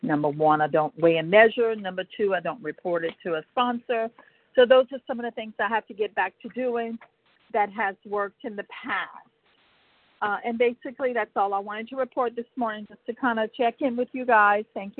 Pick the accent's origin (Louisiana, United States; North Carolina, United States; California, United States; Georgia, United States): Louisiana, United States; I'm from Louisiana, and … I've been struggling by eating the right foods.